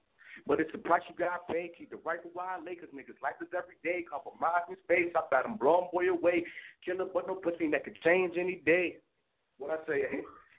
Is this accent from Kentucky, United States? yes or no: no; Irvington, New Jersey, United States; Growing up, you know, I'm from Irvington as well, you feel me?